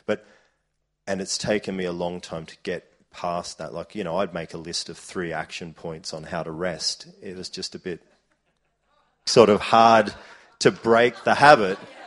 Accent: Brisbane, Queensland, Australia; also born or lived in Sydney; we moved to a different city from Sydney to Brisbane so my mum could be back near her family, her relatives.

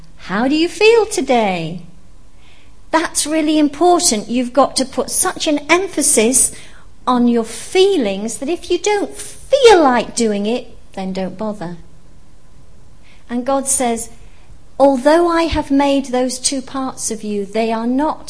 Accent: United Kingdom; accent: British English; You know, being British English, some people find it strange the way I use the word lovely.

